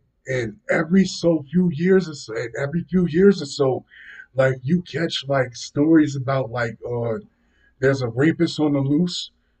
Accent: New Brunswick, New Jersey, United States; got a story about my hometown. New Brunswick, New Jersey.

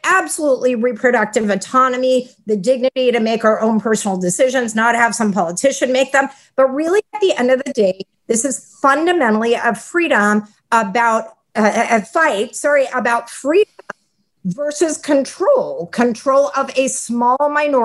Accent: Texas, United States; my home state of Texas held a legislative hearing in 2019 about capital punishment for abortion.

